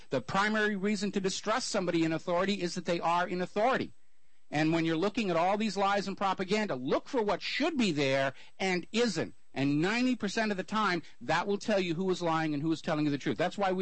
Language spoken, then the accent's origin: English; Boston, Massachusetts, United States; I come from Boston.